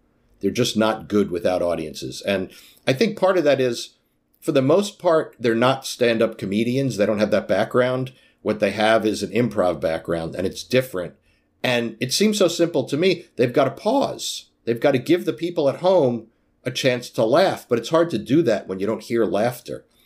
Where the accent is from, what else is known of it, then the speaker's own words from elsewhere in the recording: United States; And I said, I'm an American, I'm happy to be here